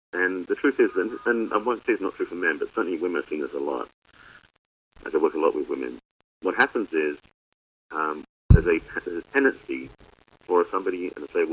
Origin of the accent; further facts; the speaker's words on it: England, United Kingdom; now in United States; growing up in England, and that's where I'm from, by the way, not Texas, I came from a very stable, straight-laced family.